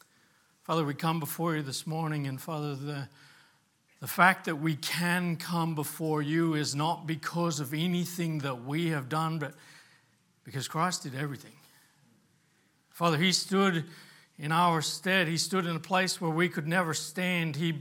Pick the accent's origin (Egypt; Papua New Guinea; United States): Papua New Guinea; Bisorio; When I was growing up in Papua New Guinea, we lived in a village called Bisorio. It was a remote village, about probably an hour and a half by small plane to the nearest town.